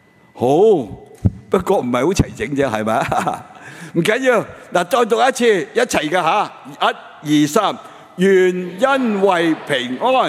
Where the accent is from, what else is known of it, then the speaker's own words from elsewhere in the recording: China; 我哋中国人都讲得人恩典千年记啊。